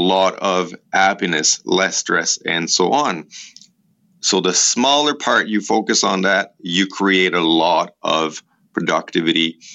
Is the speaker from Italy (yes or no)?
yes; Italy; accent: Italian; English is a second language; I'm sorry for my Italian accent